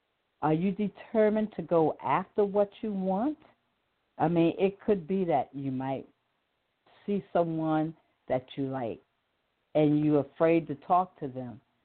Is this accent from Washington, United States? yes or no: no; New York City, New York, United States; I grew up in New York City, and a lot of times I would walk by Juilliard School coming from work.